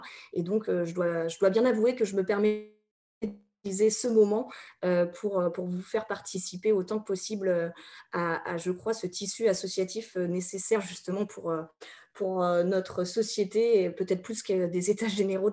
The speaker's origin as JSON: {"language": "French", "town": "Vernou-la-Celle-sur-Seine", "region": "Île-de-France", "country": "France", "said": "je viens du sud de Seine-et-Marne et de Vernoux-la-Celle-sur-Seine et donc de Fontainebleau."}